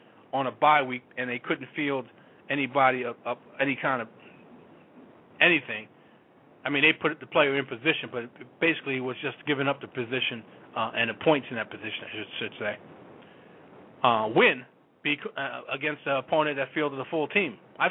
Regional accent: New Jersey, United States; I am from Jersey, along with Jeff

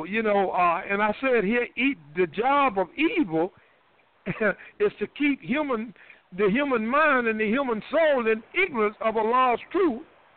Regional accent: the South, United States; You know, I worked on the farm. I'm from the South.

